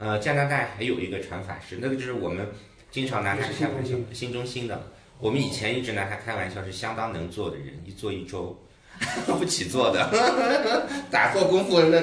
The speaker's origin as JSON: {"language": "Chinese", "country": "United States", "tie": "born or raised there", "also_born_or_lived": "Australia / New Zealand / Hong Kong", "lives_now": "China", "said": "我是11岁去的美国，11岁在美国上的小学，然后后来去的澳大利亚，后来在新西兰，在香港工作过，后来又回到中国。"}